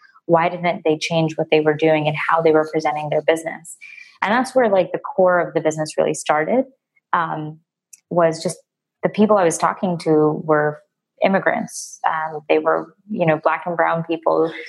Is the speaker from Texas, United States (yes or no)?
no; Queens, New York, United States; I grew up in New York, in Queens, and I went to a middle school